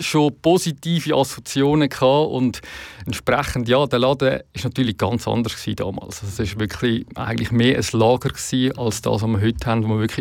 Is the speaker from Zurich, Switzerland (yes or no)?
no; Pfäffikon, Schwyz, Switzerland; born or raised there